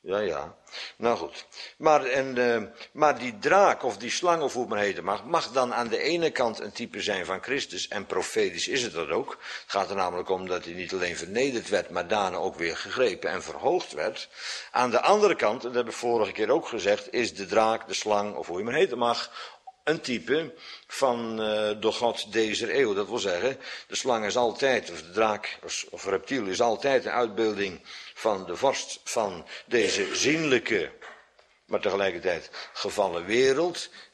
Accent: Netherlands; Ja, één daarvan is de Oude Rijn, daar ben ik geboren en getogen aan de Oude Rijn.

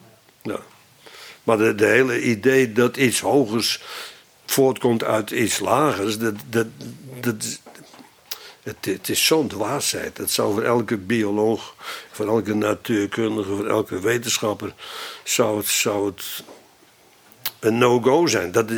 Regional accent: Sint Pancras, North Holland, Netherlands; Ja, ik kwam uit Sint Pancras.

